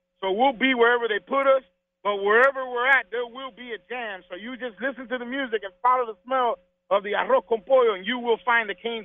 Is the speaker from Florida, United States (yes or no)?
yes; Florida, United States; Marlins are my second team. It's my hometown team.